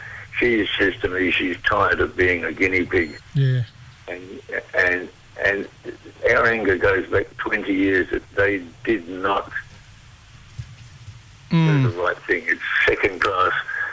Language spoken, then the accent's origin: English; Australia; I'm an Australian too.